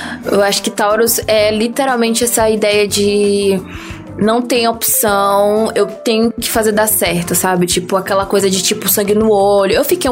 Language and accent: Portuguese; Feira de Santana, Bahia, Brazil; moved away; Feira de Santana é cidade metrópole, então eu sou de Feira de Santana, Salvador capital ali, aquela coisa toda. Sou de Feira e tô aqui, vou fazer 1 ano esse mês.